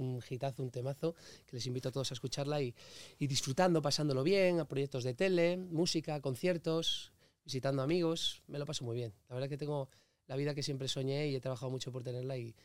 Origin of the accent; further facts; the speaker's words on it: San Vicente de la Barquera, Cantabria, Spain; es lo que me lleva a mi barrio, a mi pueblo, a San Vicente a la Barquera